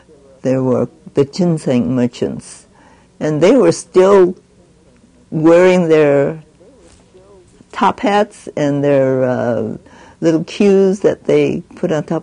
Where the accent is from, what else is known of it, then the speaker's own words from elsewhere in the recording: Los Angeles, California, United States; born there; I was born in Los Angeles in 1915.